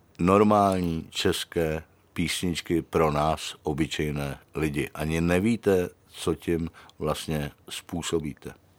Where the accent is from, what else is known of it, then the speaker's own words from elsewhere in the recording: Moravian-Silesian Region, Czechia; accent: Ostrava; Já jsem rád, že ten můj ostravský přízvuk